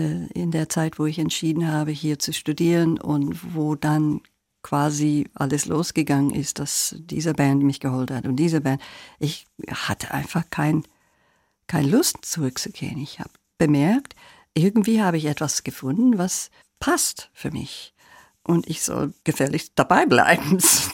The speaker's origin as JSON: {"language": "German", "country": "United States", "moved": "yes", "said": "Aber ja, ich fühle mich nicht mehr als Amerikanerin."}